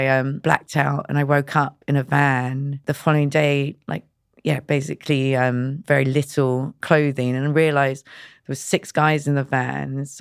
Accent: Bethnal Green, London, United Kingdom; born there; I was born in 1970 in Bethnal Green Hospital. And I was born to the sound of the bow bells in quite a impoverished hospital.

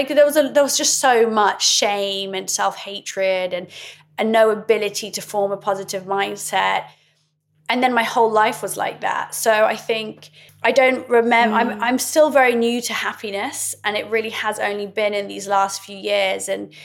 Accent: Oxford, South East England, United Kingdom; I was an Iraqi Muslim growing up in Oxford, which was very white.

